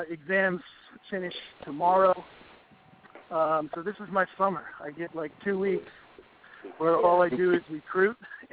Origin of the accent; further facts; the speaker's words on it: Rhode Island, United States; Well, I grew up in Rhode Island, and Providence College did the same thing.